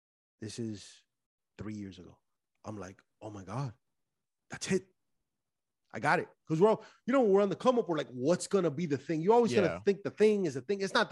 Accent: Miami, Florida, United States; Listen, I'm Cuban from Miami.

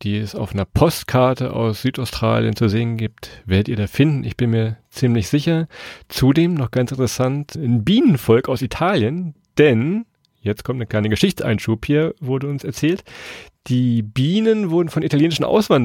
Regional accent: Lower Saxony, Germany; born there; Aber geboren in Niedersachsen, von daher ist keine Überraschung.

